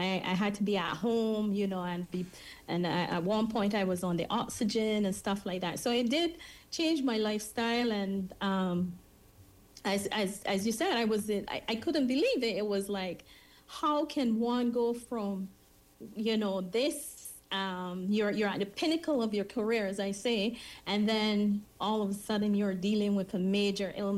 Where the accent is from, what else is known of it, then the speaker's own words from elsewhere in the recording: Barbados; growing up in the rural parts of Barbados, I actually experienced living around a plantation and the harvesting of the canes